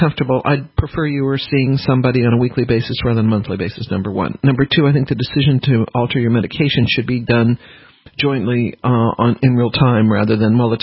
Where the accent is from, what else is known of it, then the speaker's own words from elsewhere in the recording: New Orleans, Louisiana, United States; born there; I was born in New Orleans, and I have no right.